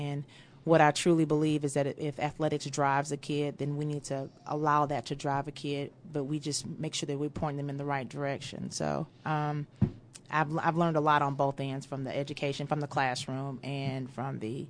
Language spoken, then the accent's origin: English; Houston, Texas, United States; So, see, I'm from Houston, Texas. I attended Jack Yates High School.